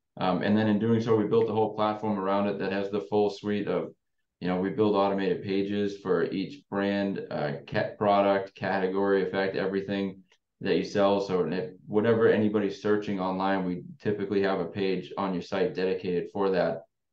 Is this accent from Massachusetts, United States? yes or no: yes; Massachusetts, United States; We're from Massachusetts.